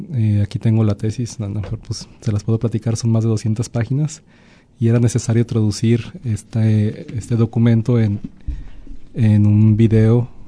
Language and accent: Spanish; Guadalajara, Jalisco, Mexico; yo nací en Guadalajara, soy originario de allá. Y llegué aquí a la región en el 2001 a estudiar la carrera de Ingeniero en Recursos Naturales.